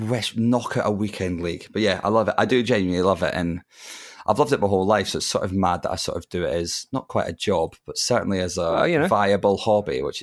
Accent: Scotland, United Kingdom; Yeah, it still absolutely guts me as a Scotsman that David Seaman England shirt is still probably one of the greatest football shirts ever created.

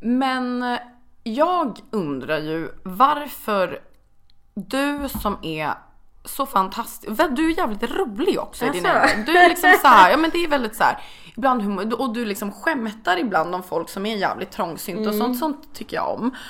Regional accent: Östersund, Jämtland County, Sweden; för att jag är från Östersund, det är väldigt fin natur, alltid gjort det där.

